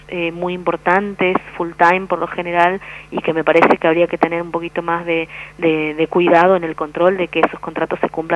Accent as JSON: {"language": "Spanish", "town": "Oberá", "region": "Misiones", "country": "Argentina", "said": "Vengo de Oberá viviendo continuamente en el transcurso de los años una cantidad enorme de falencias en el hospital público"}